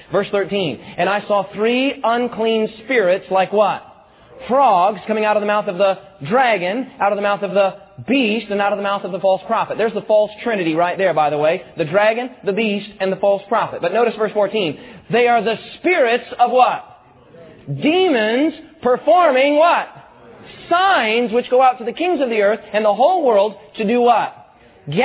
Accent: Rapid City, South Dakota, United States; I was from Rapid City, South Dakota.

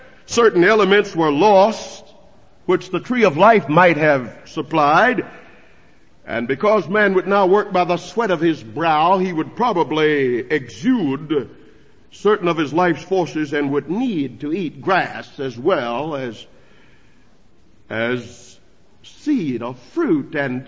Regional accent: North Carolina, United States; born there; I try to explain to her that I was born in North Carolina.

